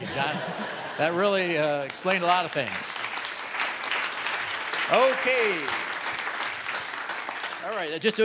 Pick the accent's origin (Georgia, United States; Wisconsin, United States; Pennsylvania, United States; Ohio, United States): Wisconsin, United States; Milwaukee; I'm from Milwaukee, too, Dennis.